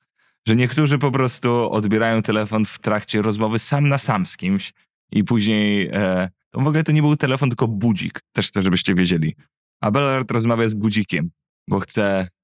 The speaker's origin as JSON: {"language": "Polish", "town": "Warsaw", "region": "Masovian Voivodeship", "country": "Poland", "also_born_or_lived": "London", "said": "to od razu mogę się przyznać, no ale jestem z Warszawy."}